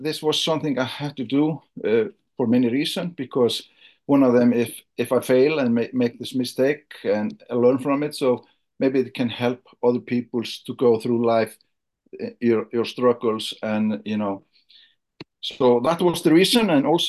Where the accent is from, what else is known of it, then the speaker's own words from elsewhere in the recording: Iceland; English is a second language; Yeah, the short story, I come from Iceland. I'm an Icelander, and I have been a professional speaker in Iceland now for almost 3 decades